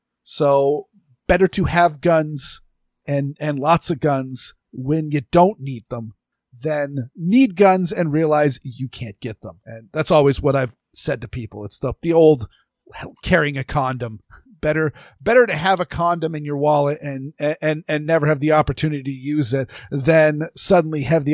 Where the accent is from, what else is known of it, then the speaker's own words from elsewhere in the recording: Maine, United States; I grew up in Maine. I'm not a Maine driver anymore. I'm a Massachusetts driver.